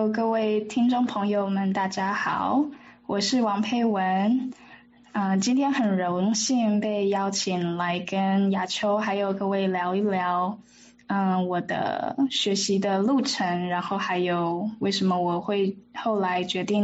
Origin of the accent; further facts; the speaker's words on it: Taiwan; moved away as an adult; now in Seattle, United States; 我就是从在台湾长大，然后后来大学毕业之后有机会来美国这边西雅图这边工作一段时间，后来才决定在西雅图留下来在这边念书